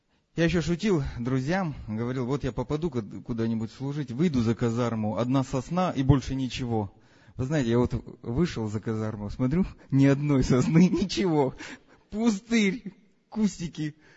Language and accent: Russian; Kyiv, Ukraine; Родился я в Киеве, там и вырос, и посещал церковь большую, много молодежи.